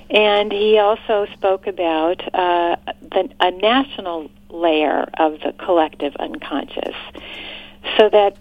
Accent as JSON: {"language": "English", "country": "United States", "said": "So I'm an American, and I identify and I resonate with this myth of the hero as much as anybody else"}